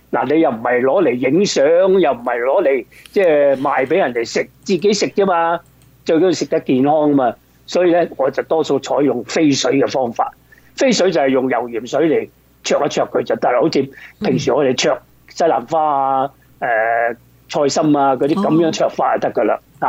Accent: Hong Kong; 那原来我们在香港，我是香港出生香港大，原来我们香港这个石澳这个地方呢近海滩近海边、它很出名

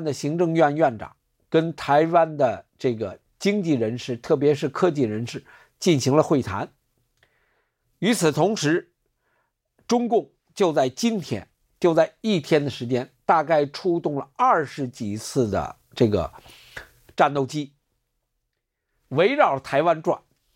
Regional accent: China; 作为大陆人，我第一次听说的，从来没有听说过。

